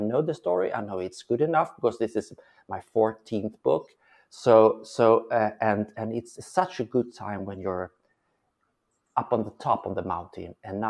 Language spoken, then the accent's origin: English; Stockholm, Stockholm County, Sweden; English is a second language; Normally I live in Stockholm. That's my hometown.